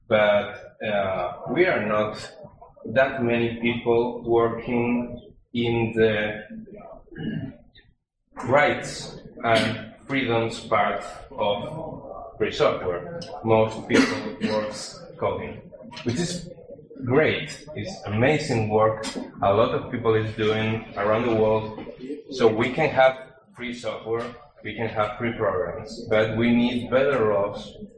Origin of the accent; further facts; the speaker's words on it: Spain; English is a second language; And I am a foreigner, I'm from Spain